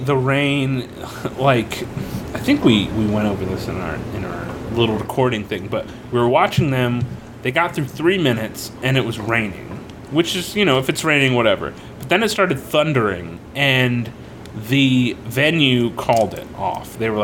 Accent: Florida, United States; Where in Florida, it's thunderstorming like we get it once a we

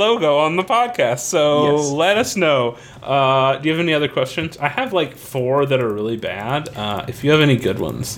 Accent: Florida, United States; Florida, right, there was like a lot of golf, this big golf scene.

